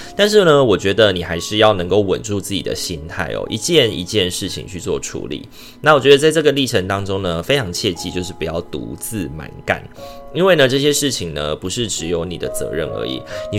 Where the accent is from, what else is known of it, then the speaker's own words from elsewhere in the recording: Taiwan; 有的时候呢，我们就是台湾人的那个性格嘛